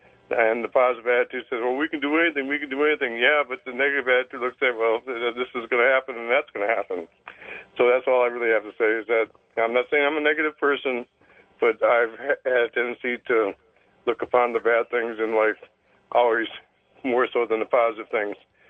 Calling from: White Pine, Tennessee, United States; from White Pine, Tennessee.

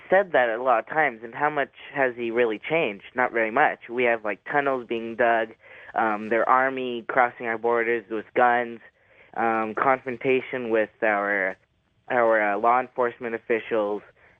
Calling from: San Clemente, California, United States; Hey, I'm calling from San Clemente, California.

